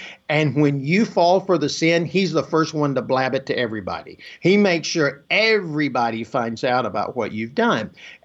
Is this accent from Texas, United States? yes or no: no; Alabama, United States; Well, you know, I grew up in North Alabama, where I still live